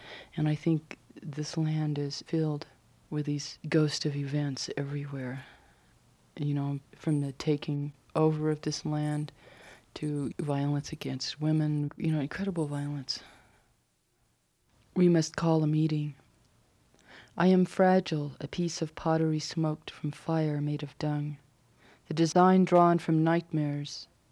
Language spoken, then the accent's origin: English; Alabama, United States; because we're from Alabama